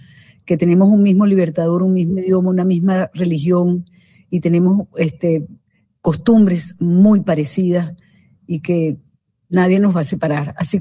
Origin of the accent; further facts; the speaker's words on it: Caracas, Capital District, Venezuela; now in Colombia; no solamente soy venezolana, que lo soy, nacida en Caracas, en la parroquia El Recreo, sino que también soy paisana tuya, soy colombiana